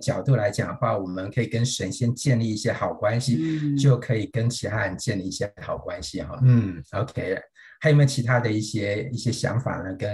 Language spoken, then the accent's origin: Chinese; China; 特别是我想我们中国人，我想也是从我们的老祖先里面累积了很多这些的一些经验